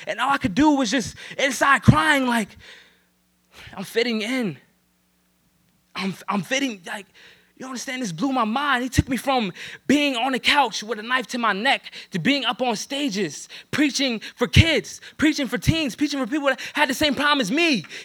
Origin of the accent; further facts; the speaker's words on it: New Jersey, United States; I was from New Jersey, you know what I'm saying?